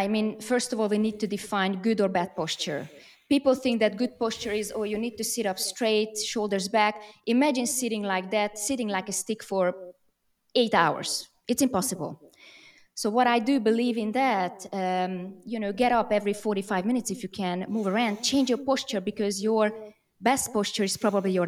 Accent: Hungary; I am from Hungary, and in Hungary, they still recommend bed rest.

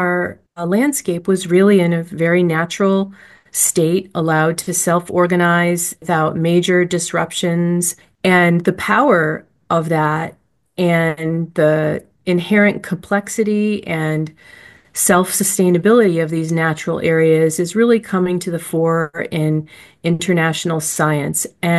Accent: Pittsfield, Massachusetts, United States; born there; also born or lived in Colorado; I was born in Pittsfield, Massachusetts, and lived in New England for a lot of my life, but also lived out in the West Coast in Colorado. But I love New England.

